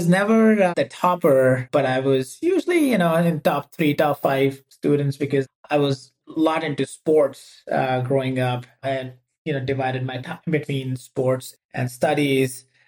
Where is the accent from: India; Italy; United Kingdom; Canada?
India; moved away as an adult; now in United States; I grew up in India. Like most other Indians in the US, was an engineer by background. You know, came to the U.S. for my MBA